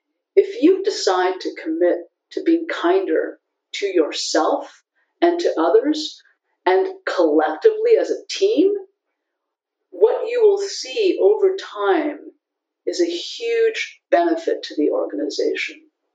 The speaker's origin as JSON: {"language": "English", "region": "California", "country": "United States", "first_language": "en", "said": "I come from Silicon Valley."}